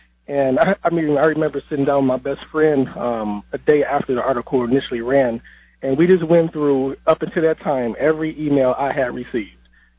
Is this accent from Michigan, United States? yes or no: yes; Detroit, Michigan, United States; now in Port Huron, United States; I've been out in Port Huron now 11 years with this job opportunity, but I'm a born and raised kid from Detroit.